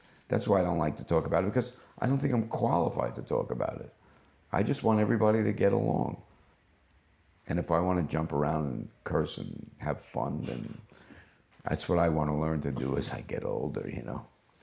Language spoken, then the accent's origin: English; New York, United States; Well, first of all, I was born in New York, so I've spent most of my life there